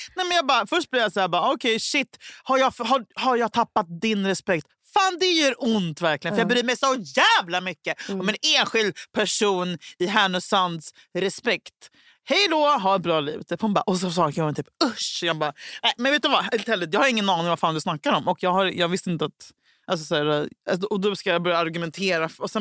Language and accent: Swedish; Denmark; jag är ju dansk